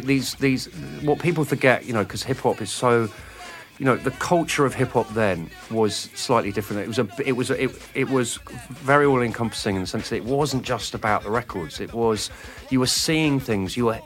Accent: England, United Kingdom; especially growing up in England, which was, I always think that growing up in England in the late 70s, early 80s was like black and white.

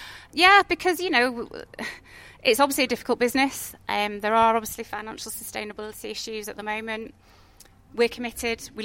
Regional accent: Breadsall, East Midlands, United Kingdom; I was born in Bredensale. Literally grew up about half a mile from Hayward Road, the ancestral home.

